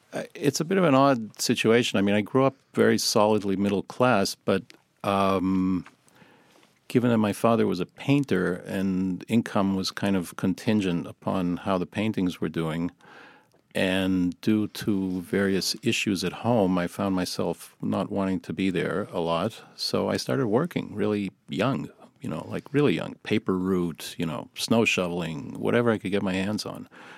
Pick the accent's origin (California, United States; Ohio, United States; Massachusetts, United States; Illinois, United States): Massachusetts, United States; Boston; my high school years were 1969 to 1973, and I grew up in Boston